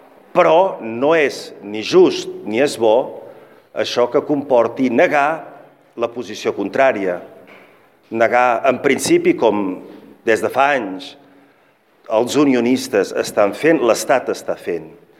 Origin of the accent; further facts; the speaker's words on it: Catalonia, Spain; ens podem sentir molt orgullosos com a catalans